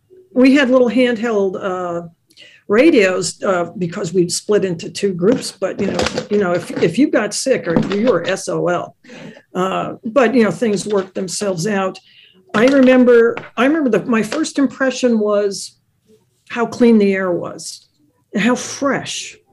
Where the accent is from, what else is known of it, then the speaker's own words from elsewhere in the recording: New York, United States; I'm from New York. It'll snow.